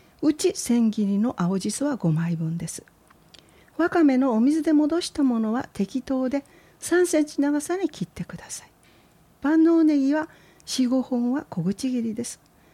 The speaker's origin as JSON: {"language": "Japanese", "region": "Kochi", "country": "Japan", "said": "私の出身地高知県はカツオの消費量がダントツ全国一"}